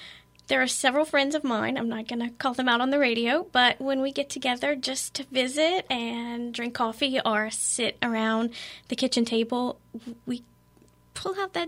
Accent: Louisiana, United States; like you said, I teach French at Lafayette High. I'm from Southern Vermilion Parish.

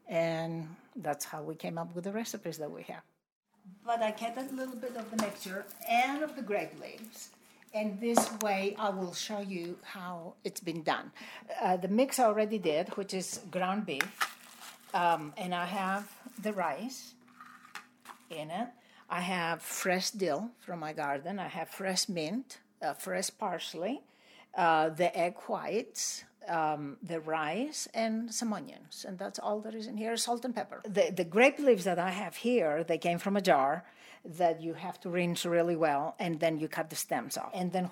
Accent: Volos, Thessaly, Greece; moved away as an adult; So originally, I was born and raised in Volos, and I was there till I was 18 years old, and then moved here. And Volos is northeast of Athens, about 3.5 hours by car.

